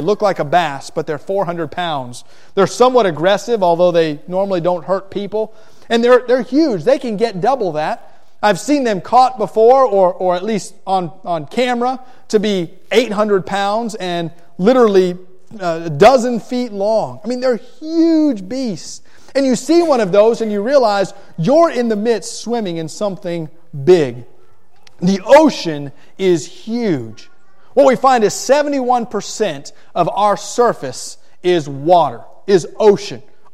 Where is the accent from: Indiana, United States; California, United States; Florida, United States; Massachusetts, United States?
Florida, United States; I'm from South Florida, and I love the water, the ocean. I hate the beach, but the ocean is wonderful. I like the warm waters of South Florida much better than the cold waters of Westlake.